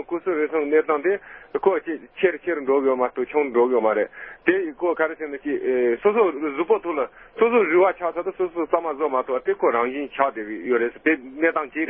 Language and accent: Chinese; Xi'an, Shaanxi, China; 俺是西安人的